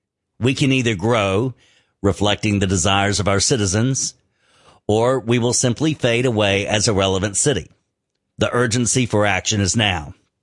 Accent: Midland, United States; Midland is my hometown. Our family has lived here for almost 100 years, and I will be buried here.

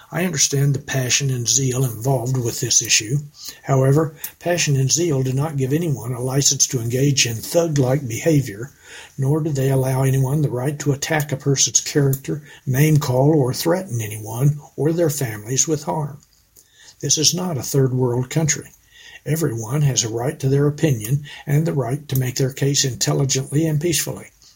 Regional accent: Midland, Texas, United States; I was born and raised in Midland, and I believe it takes a lifelong Midlander to fully understand the challenges facing our school district.

